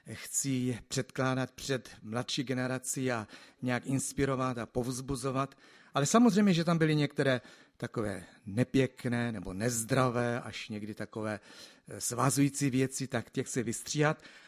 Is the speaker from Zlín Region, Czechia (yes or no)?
no; Český Těšín, Moravian-Silesian Region, Czechia; born there; also born or lived in Písek; Pak jsme se přestěhovali na východ republiky dneska, na nejzaší východ téměř, do mé rodné obce, v Českém Těšíně, blízko tam v Bystřici, kde máme chalupu.